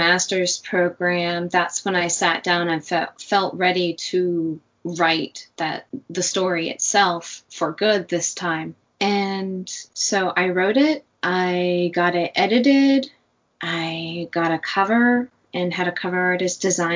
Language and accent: English; Fairbanks, Alaska, United States; I'm from Alaska, so we have the winter wonderland scene up there, especially in Fairbanks area.